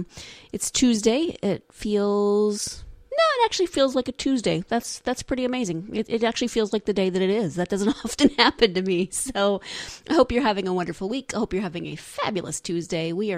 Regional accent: Montana, United States; I'm from Montana, and I talk to my phone.

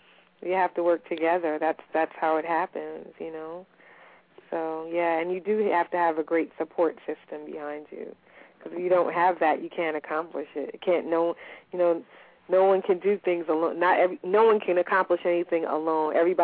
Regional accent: New York, United States; I'm a New Yorker, so it's not difficult.

